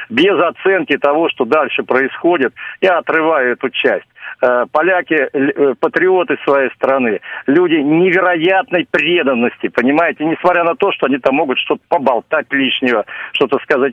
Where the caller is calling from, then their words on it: Moscow, Russia; господин ведущий … Москва и гость.